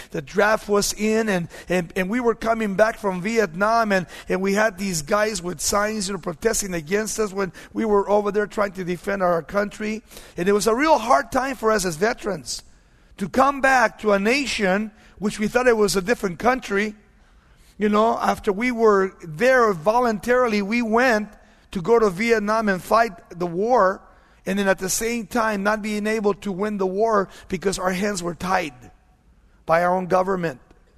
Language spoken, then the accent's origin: English; United States; It really bothered me as an American, not knowing that the same thing would begin to happen to America 40 years later.